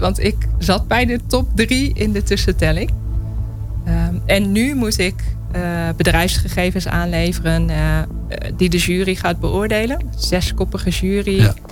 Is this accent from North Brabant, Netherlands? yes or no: no; Leek, Groningen, Netherlands; Ik kom uit Leek.